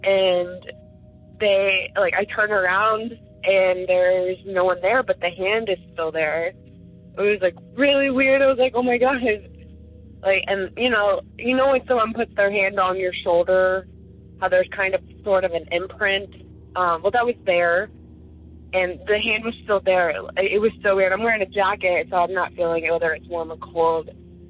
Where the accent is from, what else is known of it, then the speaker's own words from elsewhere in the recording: Atlanta, Georgia, United States; I'm from Atlanta.